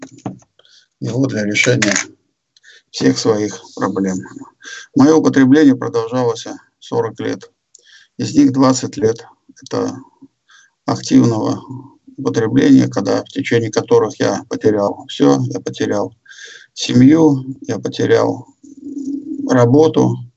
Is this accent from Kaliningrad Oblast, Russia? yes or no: yes; Kaliningrad, Kaliningrad Oblast, Russia; Я алкоголик из Калининграда.